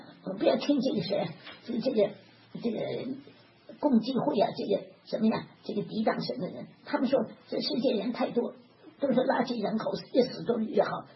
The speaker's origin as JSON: {"language": "Chinese", "region": "Beijing", "country": "China", "tie": "born or raised there", "also_born_or_lived": "Tianjin", "said": "我出生在天津，长在北京，天津北京我欠债。"}